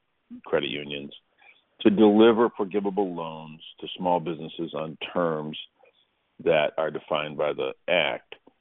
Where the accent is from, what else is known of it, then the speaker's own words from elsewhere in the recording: Flint, Michigan, United States; when my hometown of Flint was really in trouble.